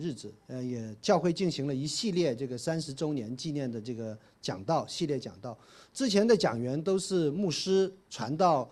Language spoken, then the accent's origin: Chinese; Guangzhou, Guangdong, China; also born or lived in Shantou; 我是祖籍是广东台山，我是在汕头出生，在广州长大